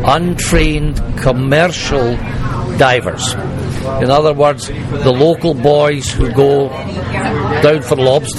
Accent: Scotland, United Kingdom; I'm Scottish and he's Dutch.

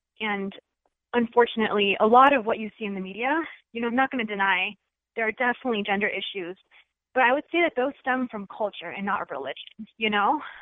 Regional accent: Chicago, Illinois, United States; I was born and raised in Chicago. So, you know, I'm a first generation Pakistani American Muslim.

